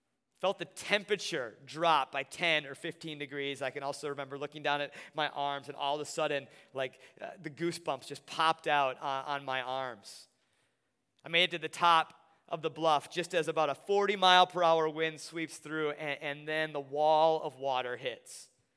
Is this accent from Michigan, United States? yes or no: no; La Crosse, Wisconsin, United States; And so I was back in the North La Crosse area where I grew up for my whole growing up years.